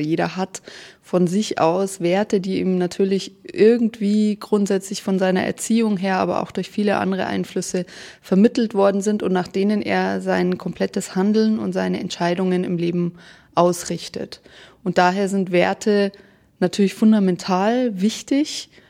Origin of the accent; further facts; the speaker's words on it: Bavaria, Germany; now in Berlin, Germany; Ich bin ursprünglich aus Bayern, aus dem Bayerischen Wald, jetzt aber seit 1,5 Jahren in Berlin. Ich bin fast 27 Jahre alt